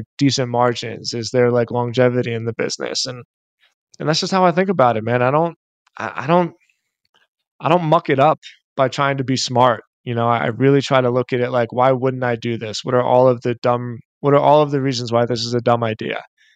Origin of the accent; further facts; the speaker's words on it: Philadelphia, Pennsylvania, United States; Like I said, I'm from Philly.